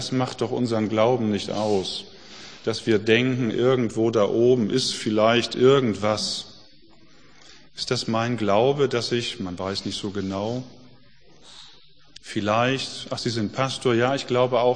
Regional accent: Germany; Also Glaube heißt für uns als Deutsche, na, man weiß es nicht genau, muss sich vergewissen

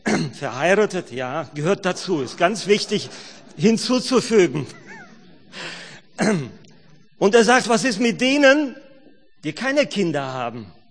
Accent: North Rhine-Westphalia, Germany; ich komme aus der Baptistengemeinde in Herne. Ich bin sozusagen ein Grenzgänger, komme aus Westfalen.

